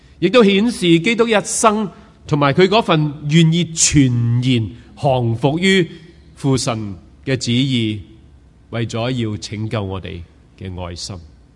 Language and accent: Cantonese; New Territories, Hong Kong; 因为我们在新界长大，看星对于人来说是绝不陌生。